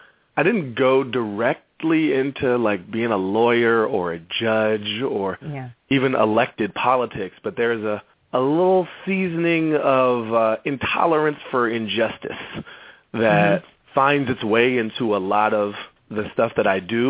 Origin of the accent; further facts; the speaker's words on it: Washington, District of Columbia, United States; Yeah, D.C., you know, growing up in Columbia Heights in the 80s.